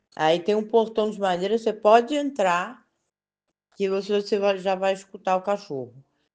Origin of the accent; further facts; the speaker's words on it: Morro Azul do Tinguá, Rio de Janeiro, Brazil; Eu sou de Morro Azul do Tinguá.